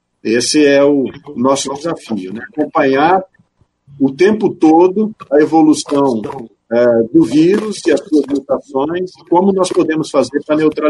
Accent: Engenheiro Beltrão, Paraná, Brazil; also born or lived in Nova Esperança; now in São Paulo, Brazil; Eu sou nascido em Nova Esperança, no Paraná. Eu passei minha infância em Engenheiro Beltrão, muito próximo, né? Eu também sou da Terra Roxa

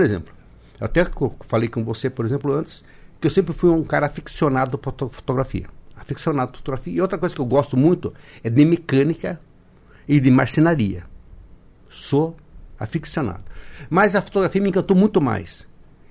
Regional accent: Cascavel, Paraná, Brazil; morando em Cascavel. Deus fala, por que, que eu nunca saí de Cascavel? Parece que o meu sangue, a minha veia, está enraizada em Cascavel.

